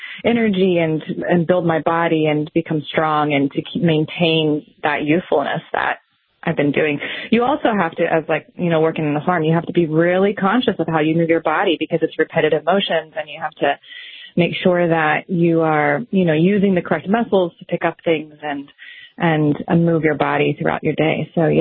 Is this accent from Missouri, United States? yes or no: yes; Missouri, United States; there's a lot different opportunities here than they were in my hometown in southwest Missouri.